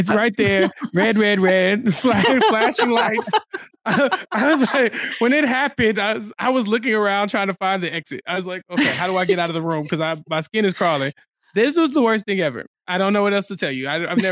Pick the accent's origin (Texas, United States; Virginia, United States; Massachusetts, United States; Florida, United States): Texas, United States; I was like, is this as a Texan? Yeah, mm-hmm. But as a Texan, I just don't I don't know if I would bond with somebody like that.